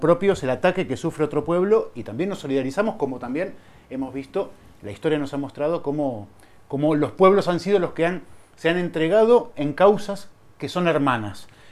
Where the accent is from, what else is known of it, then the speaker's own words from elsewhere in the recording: Basque Country, Spain; Desde aquí, como vascos, como internacionalistas